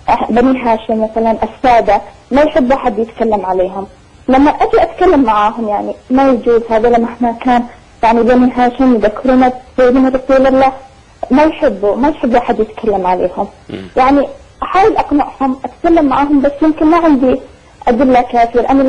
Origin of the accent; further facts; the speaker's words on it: Yemen; من أمريكا. أنا يمنية وجاية زيارة في أمريكا